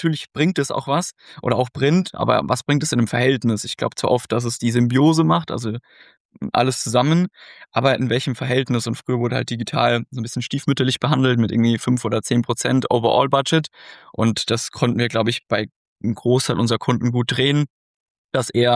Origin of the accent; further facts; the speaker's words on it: Águilas, Region of Murcia, Spain; In Südspanien, also wirklich in so einem Fischerdorf, in Águilas, um genau zu sein. Okay. In der Region de Murcia.